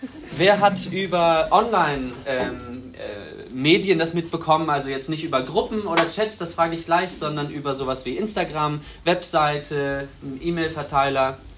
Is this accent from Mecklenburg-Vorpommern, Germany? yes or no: yes; Greifswald, Mecklenburg-Vorpommern, Germany; Genau, ich komme aus Greifswald in Mecklenburg-Vorpommern